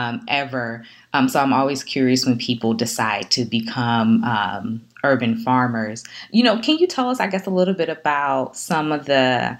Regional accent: Atlanta, Georgia, United States; now in Savannah, United States; I'm from Atlanta originally, and we've talked about it there extensively about some pockets where there are food deserts

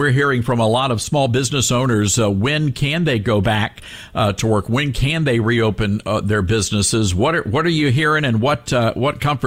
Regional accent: Tennessee, United States; the great senator from Tennessee, my home state, Senator Marsha Blackburn.

